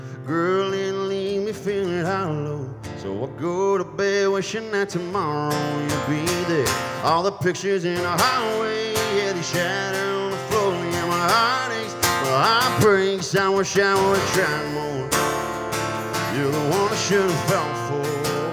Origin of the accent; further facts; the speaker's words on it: Ruston, Louisiana, United States; y'all, and I'm from Ruston, Louisiana, and these guys right here are my buddies